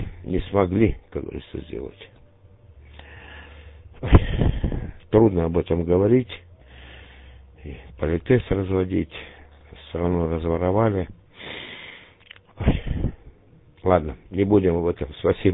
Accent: Krasnodar Krai, Russia; Я кубанский казак, как говорится. я живу здесь очень долго, хотя и в Калининграде был, служил в Венгрии, в Калининграде был, вот в Астрахани

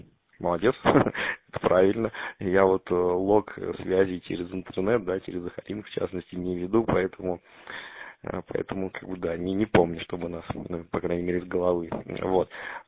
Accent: Leningrad Oblast, Russia; Вот, ну, строго говоря, я не из Санкт-Петербурга, а с Ленинградской области, это другой регион.

